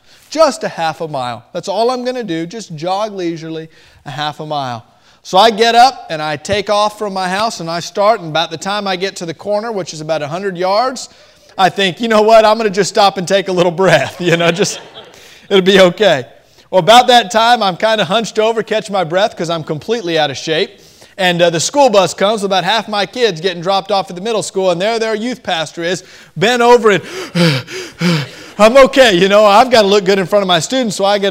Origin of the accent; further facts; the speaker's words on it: Florida, United States; because I am from Florida and it was cold outside.